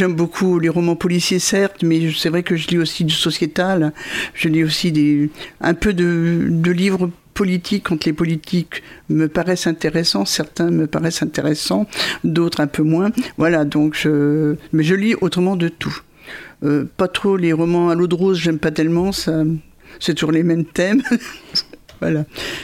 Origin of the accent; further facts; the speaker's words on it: Paris, Île-de-France, France; je suis née à Paris, hein, donc dans le 6e arrondissement. J'y ai grandi. Et puis après, à l'adolescence, l'appartement avait rétréci. Donc on est allé dans les villes de banlieue, dans des appartements modernes, hein, donc dans le béton.